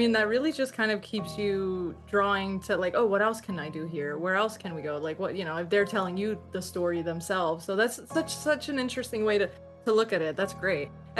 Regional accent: New Jersey, United States; And I'm originally from New Jersey.

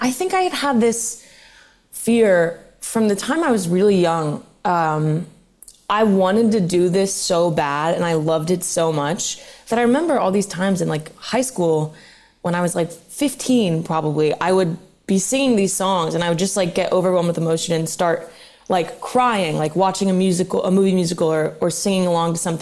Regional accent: Midwest, United States; I grew up in the Midwest and in a town where, like I said, I didn't know anyone who had become a professional performer.

